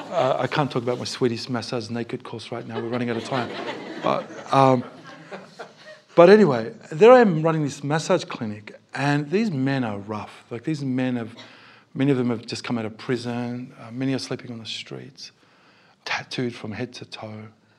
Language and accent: English; Australia; And what I'm looking for from Australians is that we should, bless you, that we should care